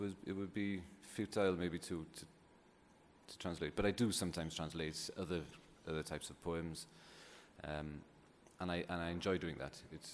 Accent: Wales, United Kingdom; first language Welsh; English is a second language; when I was growing up, I didn't speak much English at all. It was always Welsh all the time.

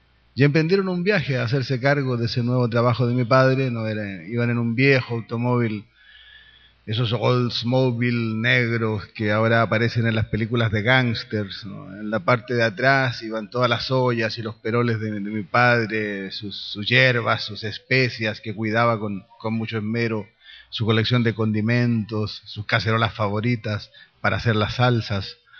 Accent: Chile; Y bueno, y nací ahí en el Hotel Chile, de tal manera que soy chileno porque nací en el Hotel Chile

